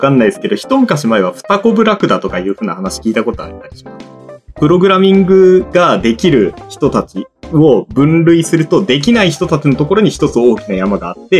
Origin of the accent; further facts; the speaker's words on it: Yamanashi, Japan; also born or lived in Aichi / Tokyo; 出身は山梨です。で、大学が愛知、一番最初に勤めた会社が東京で、2社目が愛知にまた戻って、 3,4 社目はまた東京に戻ってる